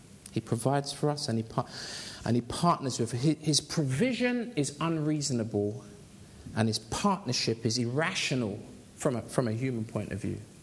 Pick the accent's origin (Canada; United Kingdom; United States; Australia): United Kingdom; London; And that's not just because I come from South London, right?